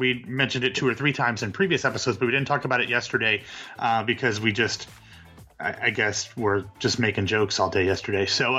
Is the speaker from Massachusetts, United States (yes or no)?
no; Columbus, Ohio, United States; Columbus, Ohio, my hometown